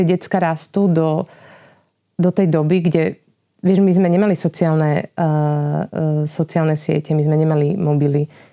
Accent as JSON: {"language": "Slovak", "town": "Prešov", "region": "Prešov Region", "country": "Slovakia", "said": "Čiže my sme Prešovčania a v zásade žijeme v tom Prešove, ale máme domček v Kukove."}